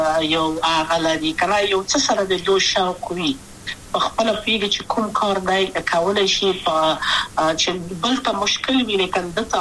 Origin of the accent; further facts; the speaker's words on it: Kabul, Afghanistan; also born or lived in Wardak; د کابل په تخت پل سیمه کې یم او لویا شویم کابل کې